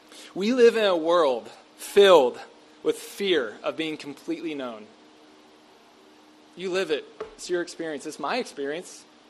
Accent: Bible Belt, United States; We live in the United States. I came from the Bible Belt. I mean, this is kind of the air that we grew up breathing in a lot of ways.

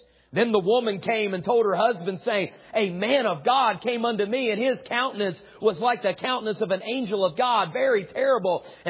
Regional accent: West Virginia, United States; I mean, I can say that because I'm from there, okay? And so I'm from West Virginia, just a few hours from here, and I'm glad to be here.

